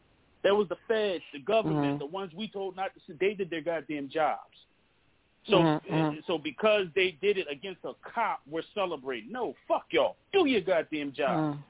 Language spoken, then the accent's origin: English; Philadelphia, Pennsylvania, United States; I'm from Philly. We trained.